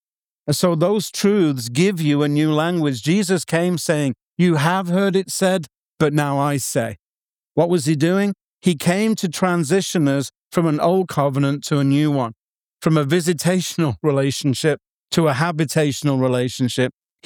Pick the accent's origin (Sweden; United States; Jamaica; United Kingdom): United Kingdom; England; I'm an Englishman second.